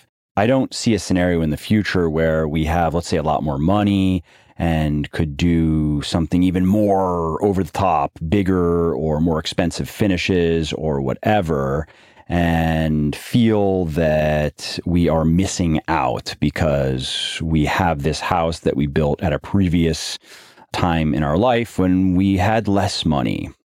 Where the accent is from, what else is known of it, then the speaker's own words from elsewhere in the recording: Florida, United States; I grew up in Florida, but I never was able to acclimate really to the summer